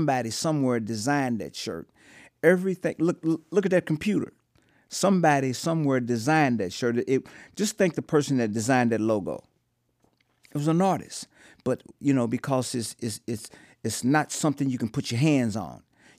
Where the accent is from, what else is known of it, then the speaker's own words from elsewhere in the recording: Portland, United States; I grew up in Portland. And when I grew up in Portland, it was 99.9% white.